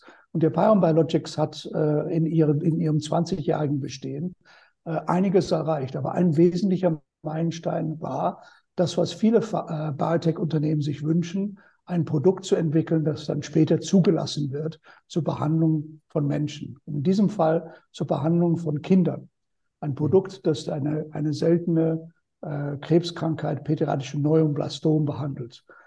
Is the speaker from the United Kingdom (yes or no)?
yes; United Kingdom; German is a second language; Wie man vom Namen schon hört, bin ich nicht gebürtiger Österreicher, obwohl mein Deutsch eher Deutsch ist, auch nicht gebürtiger Deutsche, sondern Brite.